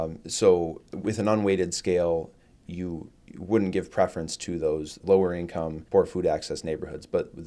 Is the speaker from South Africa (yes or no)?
no; Flint, Michigan, United States; I grew up in the Flint area. My parents grew up in the Flint area, so this is home.